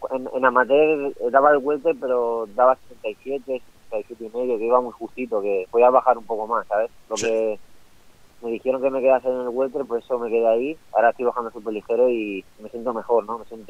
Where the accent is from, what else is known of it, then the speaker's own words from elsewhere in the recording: Viladecans, Catalonia, Spain; also born or lived in Sant Boi de Llobregat; Sí, pero yo soy nacido, pero yo soy de Viladecans.